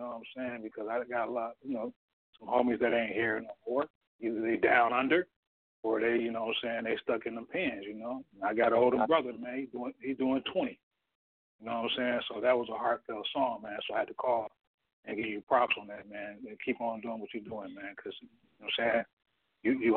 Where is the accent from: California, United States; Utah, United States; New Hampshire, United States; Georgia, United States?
California, United States; Oakland; I'm from Oakland. That's where I'm from. I'm from Oakland, but I'm from East Oakland